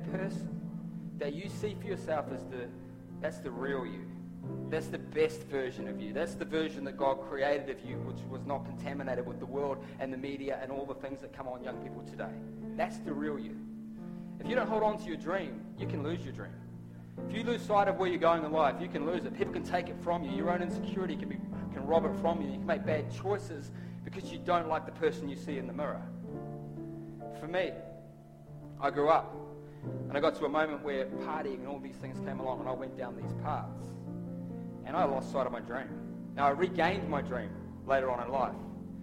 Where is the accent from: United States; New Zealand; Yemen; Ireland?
New Zealand; when I grew up in New Zealand, I was I was involved in the skateboarding world in New Zealand.